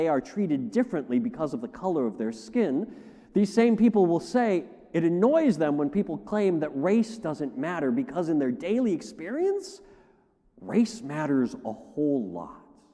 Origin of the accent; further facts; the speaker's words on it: United States; The fact that I am an American, it matters to me.